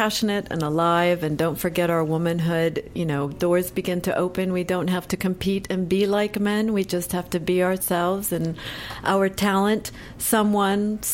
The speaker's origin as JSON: {"language": "English", "country": "Honduras", "said": "I'm originally from Honduras."}